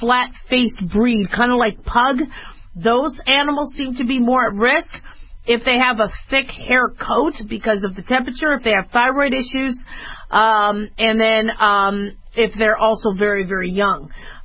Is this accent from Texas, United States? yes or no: no; Las Vegas, Nevada, United States; I grew up in Vegas, so I totally get this whole psychology behind gambling